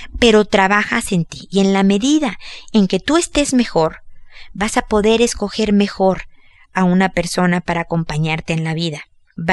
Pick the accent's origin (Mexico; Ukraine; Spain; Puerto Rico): Mexico; como decimos en, no sé si en mi tierra, México, o en mi familia, se le resbalen las cosas